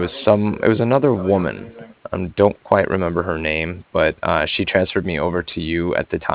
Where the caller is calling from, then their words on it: Cardiff, Wales, United Kingdom; From Cardiff, yes.